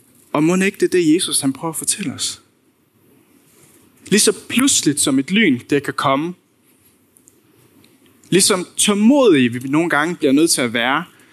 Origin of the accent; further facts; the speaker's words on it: Faroe Islands; jeg er færing. På Færøerne, der har vi ikke lyn særlig ofte, så hver gang vi er i Danmark, så var det her virkelig en stor oplevelse for mig.